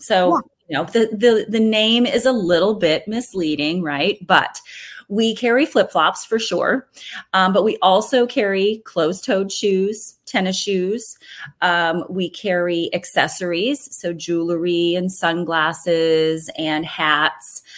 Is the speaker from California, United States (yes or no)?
yes; California, United States; Well, we are from California and loved growing up there, had the best time growing up there, and raised our family there.